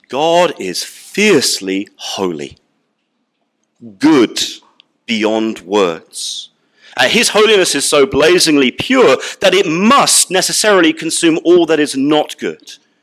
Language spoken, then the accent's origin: English; United Kingdom; even as a Brit